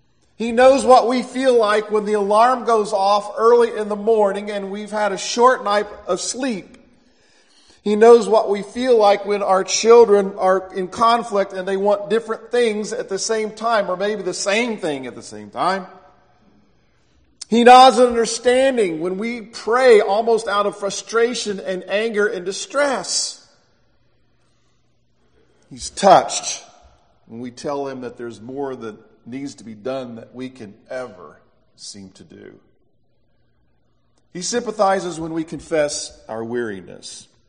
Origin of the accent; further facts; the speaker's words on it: United States; Most of us growing up in the United States have trouble understanding the importance of water